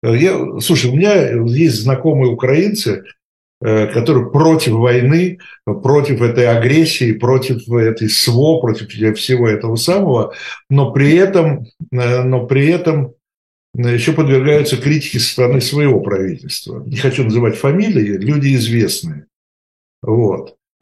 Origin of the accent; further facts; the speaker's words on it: Moscow, Russia; я себя считаю не просто россиянином, я себя считаю москвичом, поэтому москалем